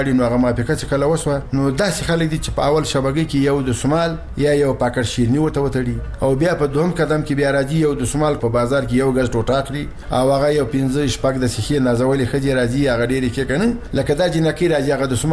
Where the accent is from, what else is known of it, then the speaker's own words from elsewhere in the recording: Logar, Afghanistan; موږ د لوګر دی ولایتي